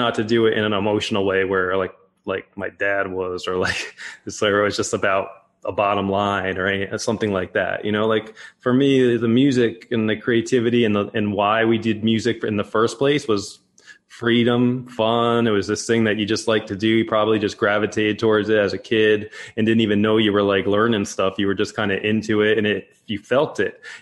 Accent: New Jersey, United States; I grew up in Jersey

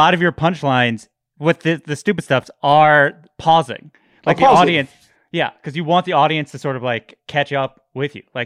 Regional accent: Long Island, New York, United States; Long Island.

